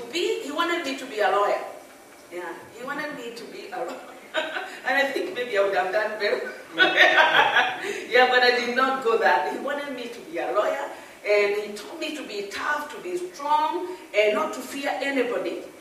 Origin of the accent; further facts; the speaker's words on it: Moiga, Central, Kenya; also born or lived in Hororo; So I was brought up in Moiga, went to school there, then went back, we went to my high school in Kelowea Girls in Kirinyaga, then the Lelike Girls in Kabete, Roa Kabete.